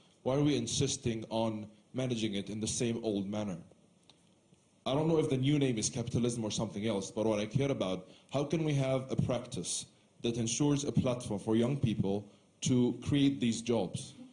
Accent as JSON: {"language": "English", "country": "Egypt", "said": "and I'm from Egypt."}